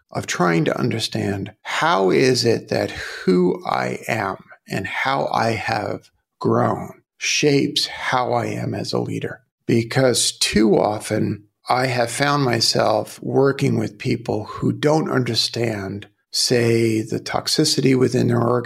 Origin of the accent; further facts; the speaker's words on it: Brooklyn, New York, United States; I grew up in Brooklyn.